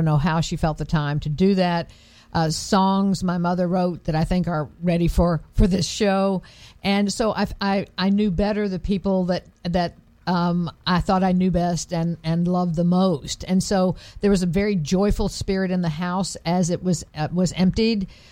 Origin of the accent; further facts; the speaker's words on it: Richmond, Virginia, United States; now in Charlottesville, United States; So I've lived in Charlottesville since graduate school, but I grew up in Richmond played tennis in Richmond, enjoyed all sports in Richmond.